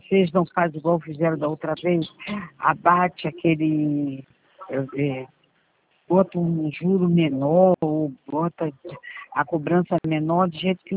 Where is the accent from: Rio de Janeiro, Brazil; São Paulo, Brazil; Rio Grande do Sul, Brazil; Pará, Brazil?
Rio de Janeiro, Brazil; Eu sou do Rio, de Realengo, do Rio.